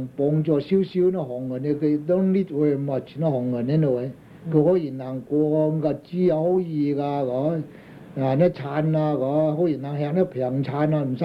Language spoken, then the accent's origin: Cantonese; China; 我哋中國人走呢事嘅而家啦係嘛？